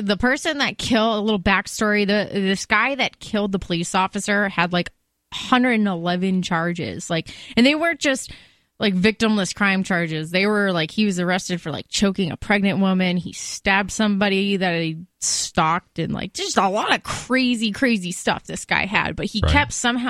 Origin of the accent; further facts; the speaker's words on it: Yarmouth, Massachusetts, United States; officer in Massachusetts that was killed while executing a warrant. So he's one of the officers in my hometown.